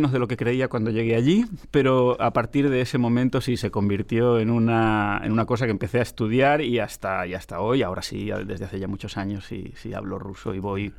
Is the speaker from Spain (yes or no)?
yes; Andalusia, Spain; mi memoria familiar, mi memoria como español, mi memoria como andaluz